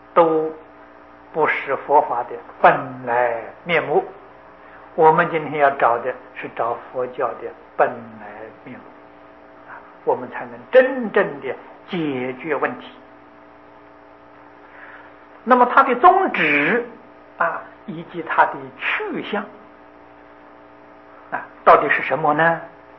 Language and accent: Chinese; China; 所以他我们中国人自古以来呀，无论在言语文章，都喜欢简单